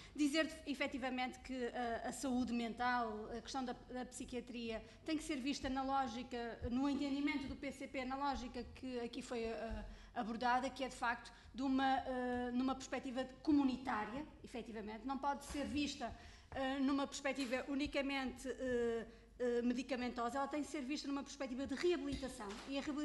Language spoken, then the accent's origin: Portuguese; Braga, Portugal; Eu venho de um distrito em que tem uma parceria público-privada na área da saúde, eu sou de Braga